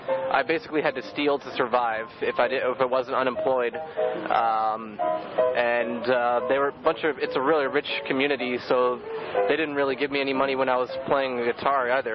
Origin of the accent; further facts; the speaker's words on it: Walnut Creek, California, United States; Yeah, in my hometown of Walnut Creek, I did this for a year. I've been here 2 weeks.